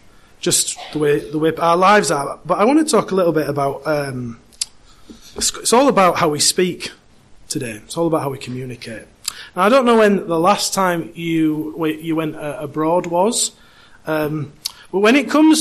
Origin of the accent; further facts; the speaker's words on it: United Kingdom; and typically, I think as British people, if you've been abroad, we tend to fall into one or two categories.